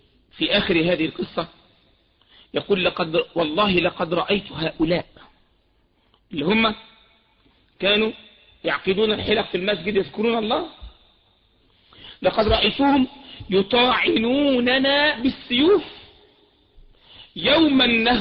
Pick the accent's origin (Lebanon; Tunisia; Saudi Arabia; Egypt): Egypt; بعض أهل البدع عندنا في مصر ممن يطعنون في البخاري